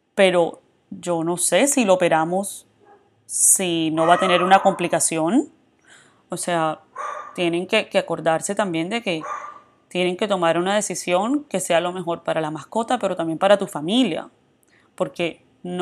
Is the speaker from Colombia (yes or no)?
yes; Colombia; now in United States; por lo menos aquí en los Estados Unidos, si tú no las pagas, porque yo siempre veo bastante, yo soy colombiana